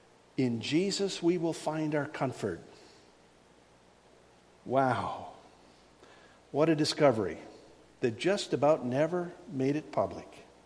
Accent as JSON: {"language": "English", "country": "Canada", "said": "I'm Irish. No, I'm Canadian."}